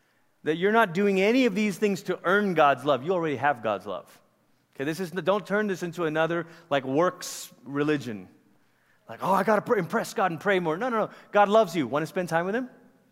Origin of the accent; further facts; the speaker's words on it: Malaysia; moved away as an adult; Malaysia's where I'm from. I grew up there. We lived in Oregon for 3 years in my middle school years, went back to Malaysia, and I finished out my high school years, and then I came to a college from Malaysia. And this was, you know, 1996